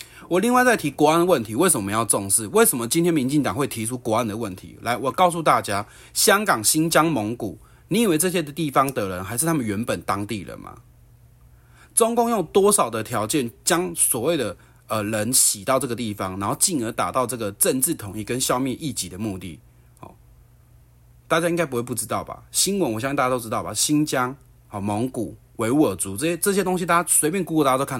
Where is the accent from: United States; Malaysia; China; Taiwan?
Taiwan; 我们台湾人陆稿成为大陆人的法规比我们台湾比那些陆配要来台湾更严谨